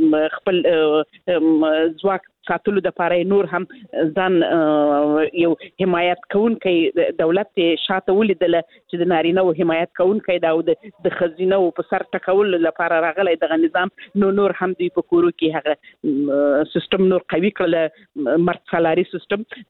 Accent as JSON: {"language": "Pashto", "region": "Helmand", "country": "Afghanistan", "said": "زه خپله د هلمند ولایت څخه یم،"}